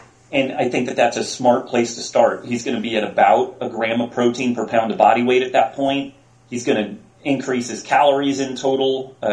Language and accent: English; California, United States; I blame mine on the fact that I'm Californian.